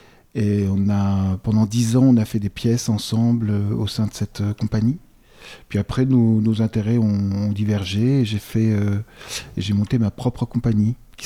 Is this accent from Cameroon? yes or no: no; Saint-Ouen, Île-de-France, France; also born or lived in Avignon; Je suis né à Avignon, j'ai vécu un tout petit peu à Avignon, après je suis allé en région parisienne, j'ai vécu en région parisienne en banlieue, dans le 9-3, à Saint-Ouen